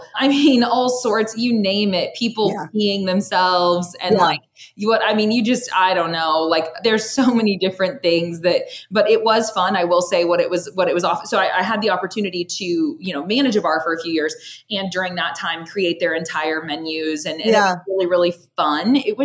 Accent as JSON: {"language": "English", "town": "Shawnee", "region": "Oklahoma", "country": "United States", "lives_now": "Norman, United States", "said": "I moved to Norman, Oklahoma. So I'm from Shawnee, Oklahoma originally. And I moved to Norman when I was 20, 21, something like that. And so 45 minutes away. So still very nearby, still in Oklahoma."}